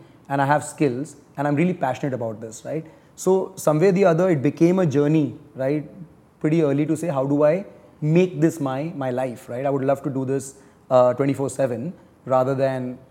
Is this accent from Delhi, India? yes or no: yes; Delhi, India; So I was born and raised in Delhi. I went to St. Columbus, right? And then I studied abroad at Drexel and then at University of Pittsburgh later for my master's and my MBA.